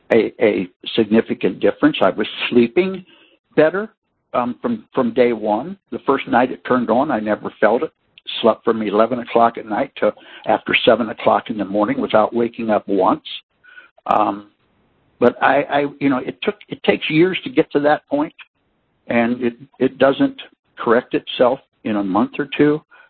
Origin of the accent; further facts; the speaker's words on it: Coldwater, Ohio, United States; I'm from Coldwater, Ohio